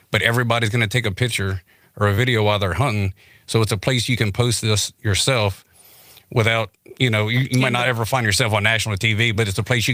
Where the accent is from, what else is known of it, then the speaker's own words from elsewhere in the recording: Maryland, United States; We're on the Eastern Shore between the ocean and the bay.